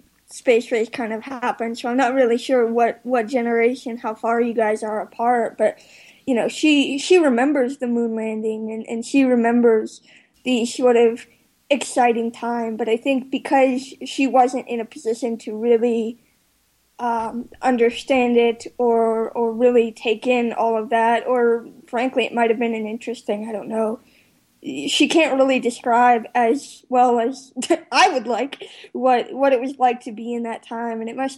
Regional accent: Newport News, Virginia, United States; I was fortunate enough to be at NASA Langley, which is very close to my hometown of Newport News.

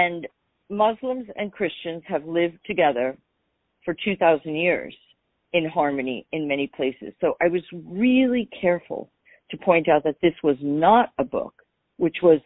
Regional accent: United States; I was a little kid when it was going on, growing up in America.

